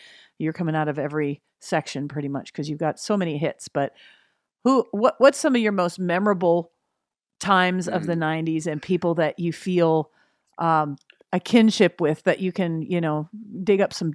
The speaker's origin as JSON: {"language": "English", "country": "Canada", "tie": "born or raised there", "said": "See, I was raised in Canada."}